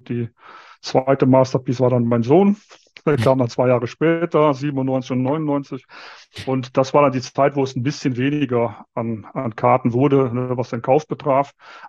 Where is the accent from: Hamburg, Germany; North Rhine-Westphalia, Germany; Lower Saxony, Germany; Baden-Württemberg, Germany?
North Rhine-Westphalia, Germany; Viersen; born there; now in Munich, Germany; Ich komme natürlich aus dem Rheinland. Bin in der Nähe von Düsseldorf geboren, in Viersen, weiß nicht, wer das kennt. Ja, knapp neben Gladbach.